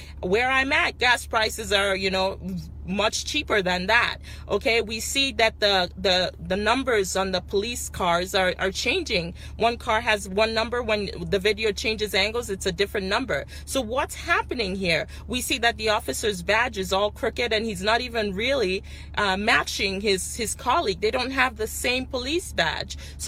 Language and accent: English; Minneapolis, Minnesota, United States; now in Missouri, United States; I'm running for Congress to represent Missouri, and I was born in Minneapolis. This hospital where George Floyd supposedly took his last breath is where I took my first breath. So I'm very concerned about what's happening right now in my home state.